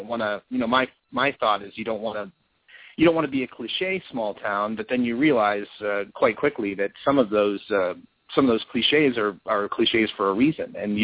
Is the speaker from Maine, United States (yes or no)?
no; California, United States; also born or lived in San Diego; but I have grown up in California primarily. I was born in San Diego.